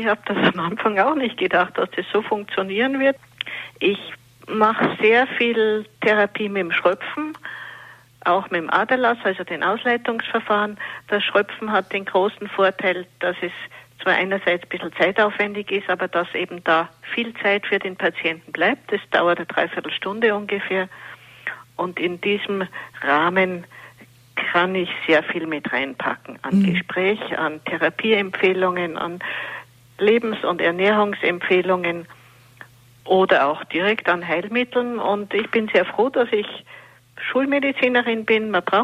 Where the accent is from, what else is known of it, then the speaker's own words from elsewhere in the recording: Munich, Bavaria, Germany; also born or lived in Vienna / Upper Austria; now in Austria; Ich bin an sich in München aufgewachsen, habe in Wien Medizin studiert